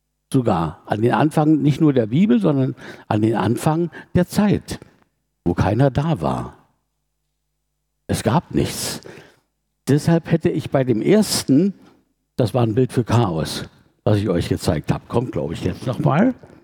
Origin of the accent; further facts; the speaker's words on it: Germany; würde ich mal sagen, jetzt wir als Deutsche